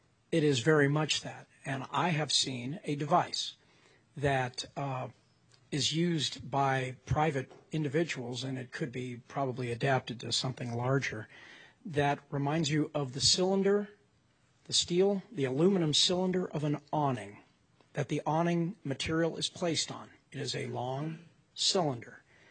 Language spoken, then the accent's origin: English; California, United States; I come from Southern Cal